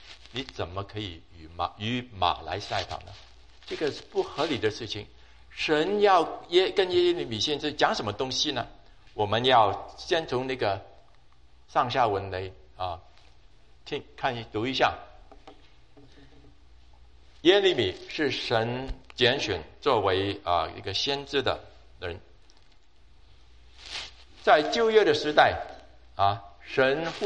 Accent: Hong Kong; 你知道啊，我在香港长大

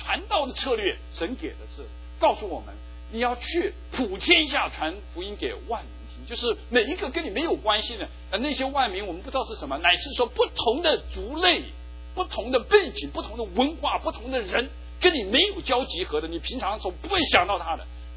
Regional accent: China; 我们中国人也有12

